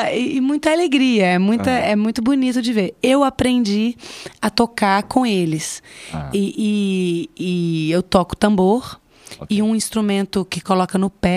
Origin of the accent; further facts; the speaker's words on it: Minas Gerais, Brazil; E na minha cidade, de onde eu venho, no meu estado, Minas Gerais, tem uma tradição de congado muito forte